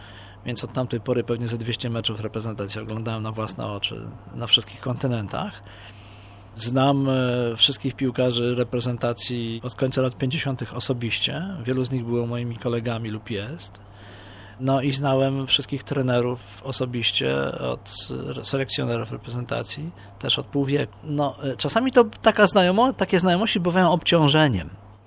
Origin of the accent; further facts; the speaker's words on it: Warsaw, Masovian Voivodeship, Poland; Ja się wychowywałem na peryferiach Warszawy, w takim, właśnie to jest miasteczko Falenica.